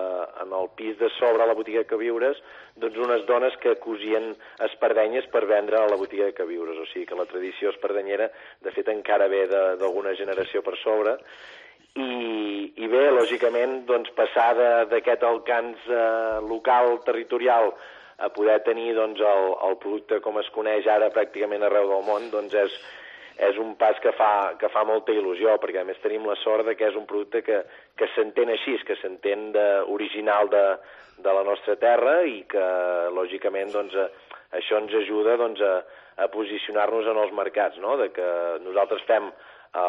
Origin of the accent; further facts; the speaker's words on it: Girona, Catalonia, Spain; Girona, que és la ciutat que ens acull des del 68, i bueno, de fet jo sóc de Girona